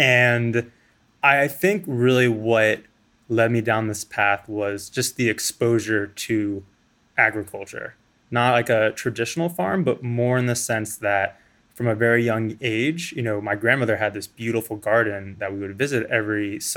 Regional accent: Florida, United States; I grew up in South Florida. My home in South Florida had lots of different fruit trees

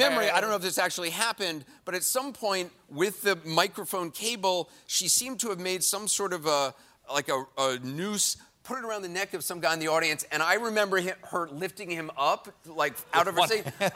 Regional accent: New York, United States; I grew up in New York in the 70s and early 80s, and all we talked about as kids was when we're going to get mugged, getting mugged, who stole my bus pass.

